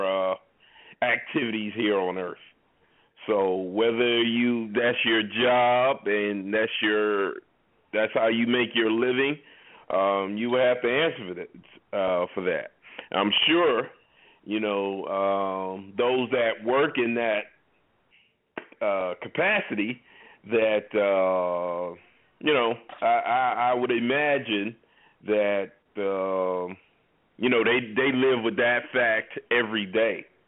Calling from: New Jersey, United States; Calling from New Jersey

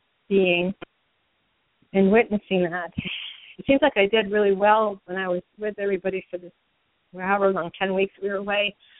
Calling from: Massachusetts, United States; from Massachusetts calling.

